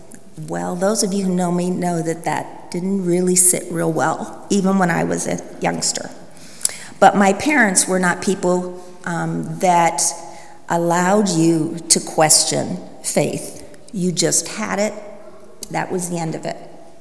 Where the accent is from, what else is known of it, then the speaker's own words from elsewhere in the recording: Pennsylvania, United States; I was born in Pennsylvania, and there were 6 of us children, me right in the middle.